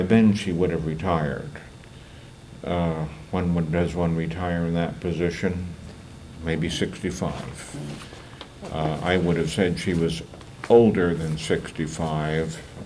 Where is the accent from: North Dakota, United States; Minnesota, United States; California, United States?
California, United States; now in Louisville, United States; I grew up in California.